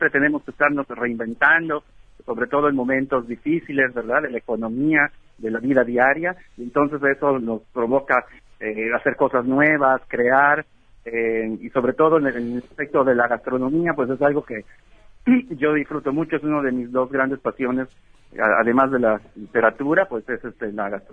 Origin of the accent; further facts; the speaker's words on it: Mérida, Yucatán, Mexico; al regresar a mi tierra, a Mérida, Yucatán, pues me vi en la necesidad de ya de ejercer ese conocimiento de otra manera